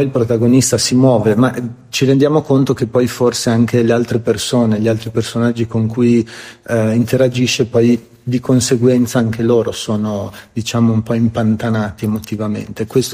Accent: Bolzano, Trentino-Alto Adige, Italy; Sono di Bolzano.

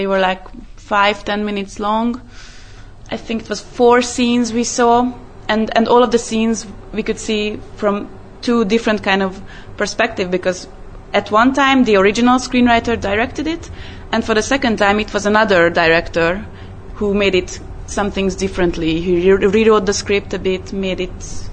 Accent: Budapest, Hungary; I'm from Hungary. I'm from Budapest.

